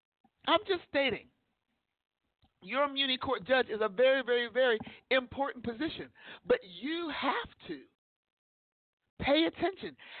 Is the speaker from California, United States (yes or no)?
no; Ohio, United States; Mahoning County, Boardman, Trumbull County. I'm from Trumbull County.